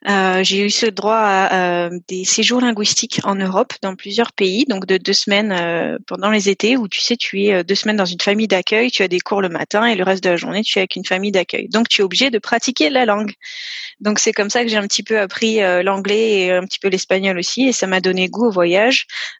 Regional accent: France; moved away as an adult; also born or lived in Île-de-France / Occitania; now in United States; Alors, en France, j'ai vécu 13 années en région parisienne et 13 années dans le sud de la France, donc entre Nîmes et Montpellier. J'ai fait mes études à Montpellier.

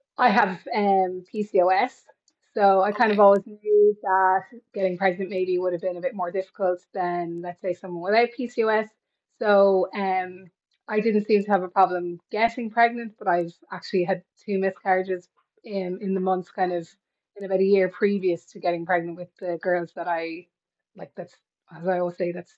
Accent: County Meath, Ireland; I am from County Meath.

